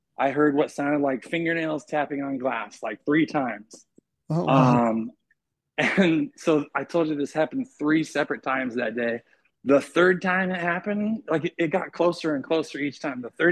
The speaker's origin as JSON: {"language": "English", "town": "Chehalis", "region": "Washington", "country": "United States", "tie": "born or raised there", "said": "I just moved back to Washington. I am a Washington native, born and raised in Chehalis. But I did my tour of duty in big cities for the last 22 years"}